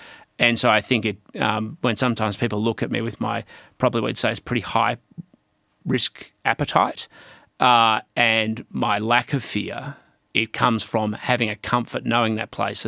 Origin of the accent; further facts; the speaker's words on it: Mornington Peninsula, Victoria, Australia; Well, I was a kid growing up on the Mornington Peninsula at the time, and it was probably a more closed community than it is now.